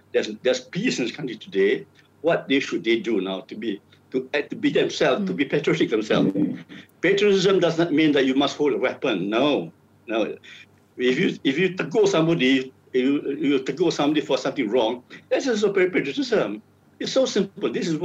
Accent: Malaysia; I am a Malaysian first.

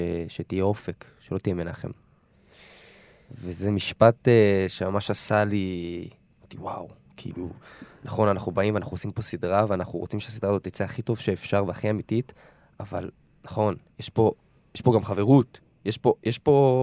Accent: Kfar Saba, Central District, Israel; ילד שמנת מכפר סבא

